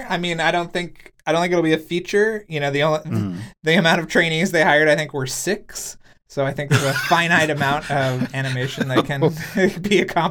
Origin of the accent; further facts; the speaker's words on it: Texas, United States; I grew up in Texas.